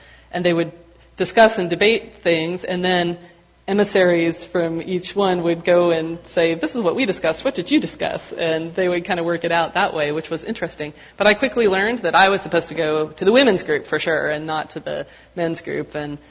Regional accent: United States; Being an American kind of was a problem at that time, but working for a Christian organization was actually a great help.

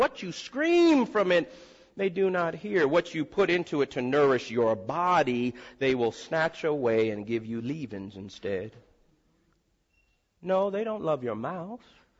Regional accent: Miami, Florida, United States; I'm from Miami, so I know about this stuff.

